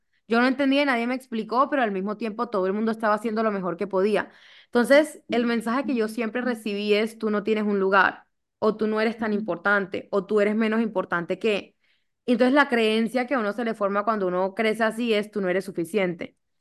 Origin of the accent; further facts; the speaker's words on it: Lorica, Córdoba, Colombia; also born or lived in Montería; yo nací en Montería, con mis papás vivíamos en Lorica, que es un pueblo a 1 hora de Montería.